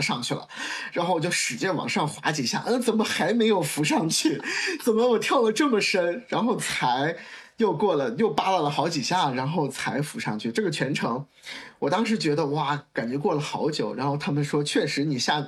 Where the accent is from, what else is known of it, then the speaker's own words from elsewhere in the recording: South China, China; 就我是一个南方长大的孩子，我没有比如说在冰窟窿里面冬泳啊什么，我没有过这种的体验